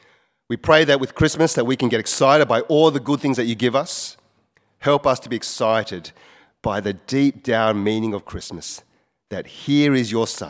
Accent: Wagga Wagga, New South Wales, Australia; I grew up in Wagga Wagga

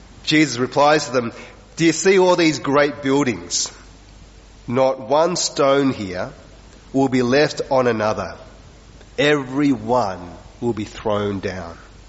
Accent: Wagga Wagga, New South Wales, Australia; Now, I grew up in Wagga Wagga, and I remember sometimes coming to Sydney when I was a little kid.

